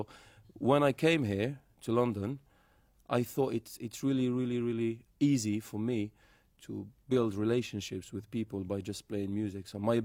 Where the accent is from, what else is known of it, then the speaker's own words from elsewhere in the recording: Algeria; English is a second language; I'm from Algeria